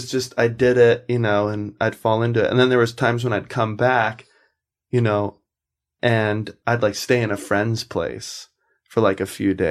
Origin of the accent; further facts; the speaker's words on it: South Carolina, United States; I'm from South Carolina.